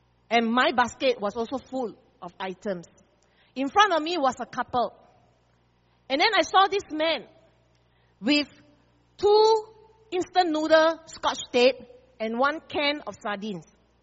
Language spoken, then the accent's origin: English; Singapore; I'm very bastos. I'm a Singaporean. My rights are very important.